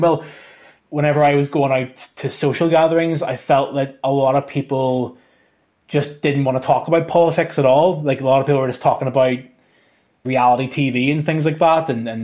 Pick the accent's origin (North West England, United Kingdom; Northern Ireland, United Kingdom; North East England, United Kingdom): Northern Ireland, United Kingdom; Belfast; I'm from Belfast.